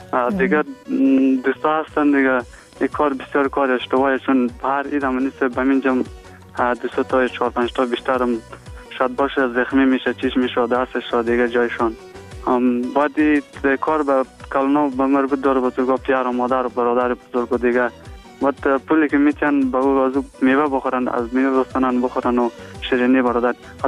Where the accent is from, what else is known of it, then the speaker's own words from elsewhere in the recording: Afghanistan; همی ما افغان هستیم یک برادر هستیم